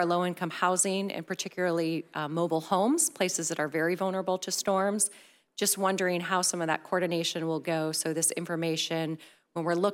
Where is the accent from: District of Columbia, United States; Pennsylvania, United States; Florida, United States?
Florida, United States; I come from the Tampa Bay region where we have a regional resilience coalition